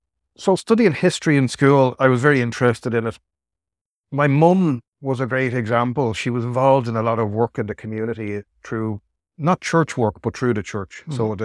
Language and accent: English; Bray, Leinster, Ireland; growing up in Bray in County Wicklow in the south of Dublin. I'm 49.